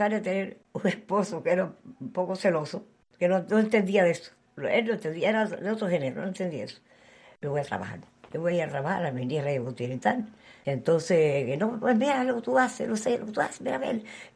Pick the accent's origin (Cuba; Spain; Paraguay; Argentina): Cuba; Jaruco, Mayabeque; born there; Yo nací en la provincia de La Habana, en Jaruco. Ahora es Mayabeque. En una finca que se llama Finca La Vigía.